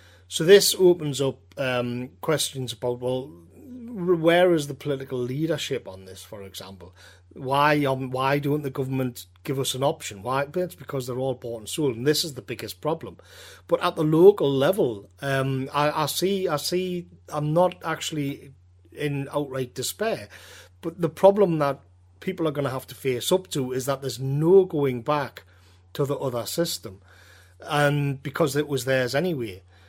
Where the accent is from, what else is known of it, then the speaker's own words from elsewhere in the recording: United Kingdom; I'm speaking as a Brit.